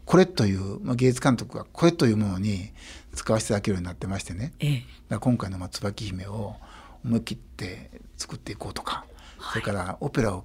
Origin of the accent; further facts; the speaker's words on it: Toyooka, Hyogo, Japan; 本当に近畿の秘境とか言われてる田島ですからね私のふるさとなんですけども